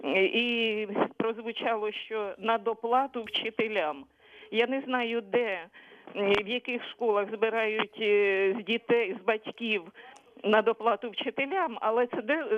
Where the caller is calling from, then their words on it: Sumy, Sumy Oblast, Ukraine; Я із Сум.